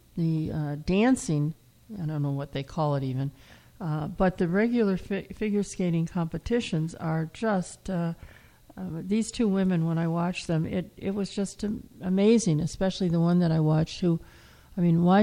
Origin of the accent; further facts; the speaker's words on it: Midwest, United States; I mean, I don't remember when I was growing up in the Midwest that.